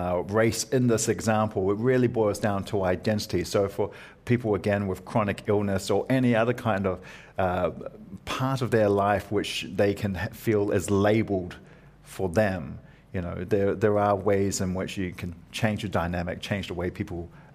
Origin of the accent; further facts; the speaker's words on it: New Zealand; I grew up in New Zealand, so I go, well, I'm a New Zealander.